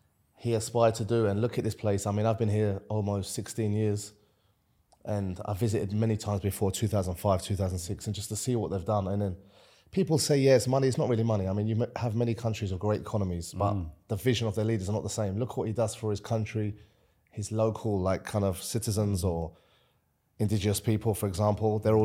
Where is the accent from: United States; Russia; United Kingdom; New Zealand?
United Kingdom; Canvey Island, East of England; also born or lived in London; I was born in London, but I actually was raised in Essex, a place called Canvey Island.